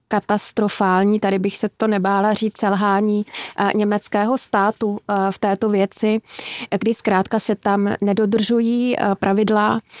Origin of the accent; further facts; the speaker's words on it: Austria; vyrůstala jsem v Rakousku